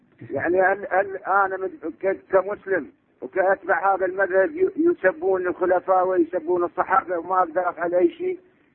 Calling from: Basra, Basra Governorate, Iraq; أنا أتصل بكم من البصرة

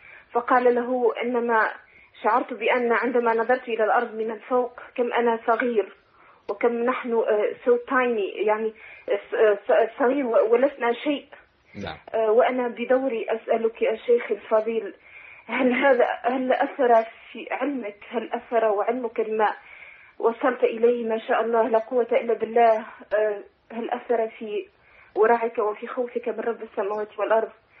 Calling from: Tunisia; أنا أختكم من تونس

